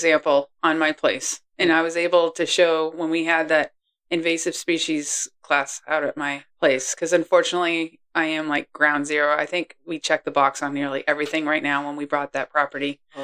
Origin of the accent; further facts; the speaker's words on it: Massachusetts, United States; now in Georgia, United States; so for those of you that listen and don't know, I am originally from Massachusetts. Don't hold it against me. I'm in Georgia, and I've been here now for almost as long as I was up north.